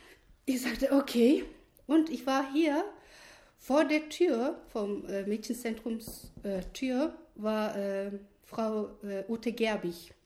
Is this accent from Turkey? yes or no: yes; Turkey; German is a second language; Ich komme aus der Türkei.